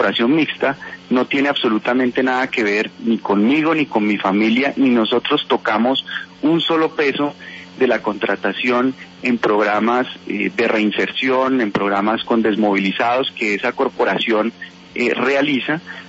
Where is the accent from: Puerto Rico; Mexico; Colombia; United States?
Colombia